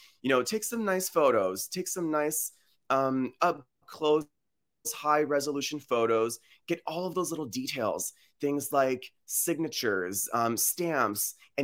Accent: United States; also born or lived in France; now in London, United Kingdom; contrary to my accent, I'm French. I grew up in the States.

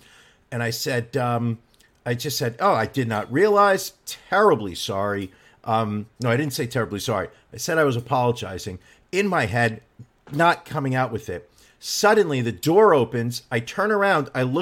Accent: New York, United States; I'm a New Yorker. I mind my business. That's what we do in New York.

